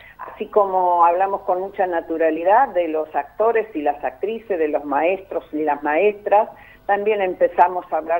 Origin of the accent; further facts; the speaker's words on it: Paraná, Entre Ríos, Argentina; Yo no soy salteña, yo soy entrerriana y te estoy hablando de Paraná, Entre Ríos, y pertenezco a la Fuerza Aérea Argentina